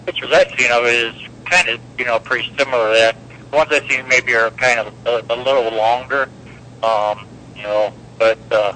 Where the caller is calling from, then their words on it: Ohio, United States; Oh, hi, Kevin. … from Ohio.